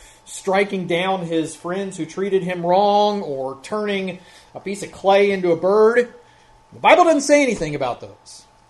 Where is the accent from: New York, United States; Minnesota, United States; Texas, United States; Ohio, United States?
Ohio, United States; Growing up in Ohio, and then taking a lot of vacations in Tennessee